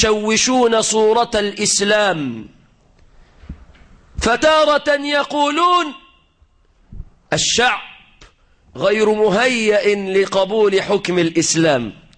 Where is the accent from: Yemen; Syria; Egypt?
Egypt; بلدنا مصر